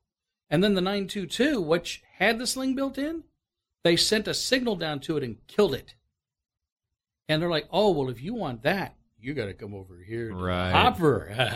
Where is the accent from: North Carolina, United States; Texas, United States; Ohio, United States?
Ohio, United States; Youngstown; General Motors plant in Lordstown, Youngstown, Ohio, my hometown